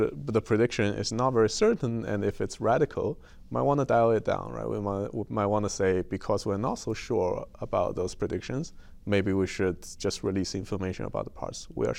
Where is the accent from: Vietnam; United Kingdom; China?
China; Shanghai; I was born and raised in Shanghai.